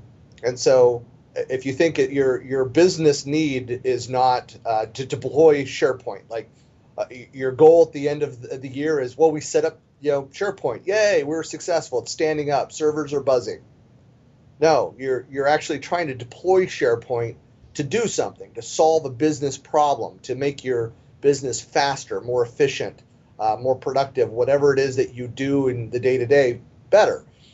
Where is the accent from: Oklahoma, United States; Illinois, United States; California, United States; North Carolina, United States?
California, United States; now in Seattle, United States; I'm from Northern California, and we moved away.